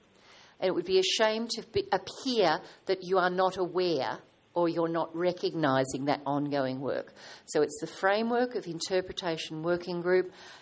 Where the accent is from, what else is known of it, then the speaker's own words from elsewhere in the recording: Australia; And as an Australian